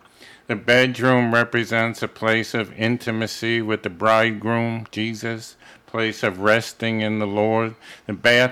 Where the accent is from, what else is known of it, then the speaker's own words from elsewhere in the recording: Brooklyn, New York, United States; born there; I was born in Brooklyn.